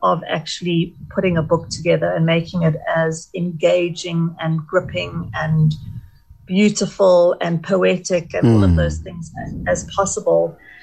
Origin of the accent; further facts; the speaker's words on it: South Africa; growing up in South Africa, our society was divided very much along racial lines.